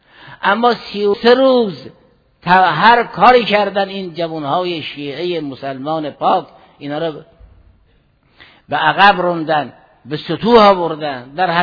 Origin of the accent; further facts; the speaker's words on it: Iran